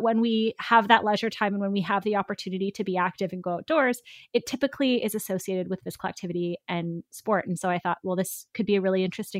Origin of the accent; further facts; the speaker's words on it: Canada; I'm from Canada.